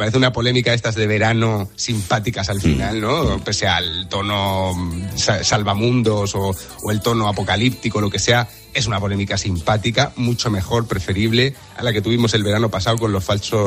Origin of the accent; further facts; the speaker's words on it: Region of Murcia, Spain; encima soy murciano, tío, hacer trabajar a un murciano en verano